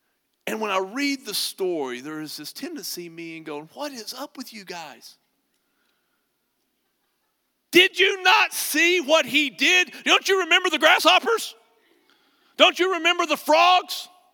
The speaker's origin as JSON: {"language": "English", "town": "Pampa", "region": "Texas", "country": "United States", "tie": "born or raised there", "said": "I and a part of my family were in my hometown where my parents live, Pampa, to celebrate my parents' 60th wedding anniversary."}